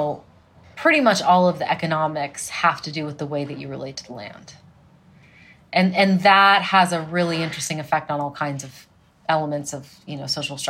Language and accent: English; Washington, United States; So I was born outside Seattle before Seattle got big. So when I was a young kid, I was able to just kind of run around outside a lot